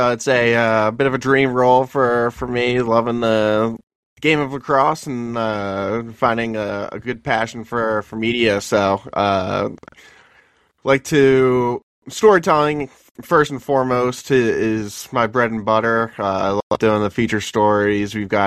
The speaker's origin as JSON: {"language": "English", "town": "Bear", "region": "Delaware", "country": "United States", "tie": "born or raised there", "said": "Right outside of Newark, Bear, Delaware. Shout out Bear."}